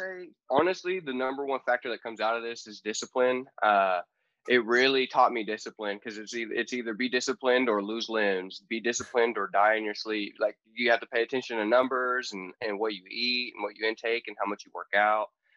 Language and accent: English; Bartlesville, Oklahoma, United States; I'm originally from Bartlesville, Oklahoma, which is like 40 minutes north of Tulsa.